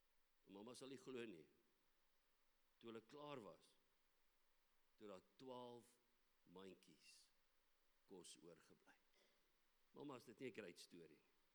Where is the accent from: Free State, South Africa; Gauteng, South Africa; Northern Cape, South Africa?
Free State, South Africa; Okay, ek is 'n Vrystater.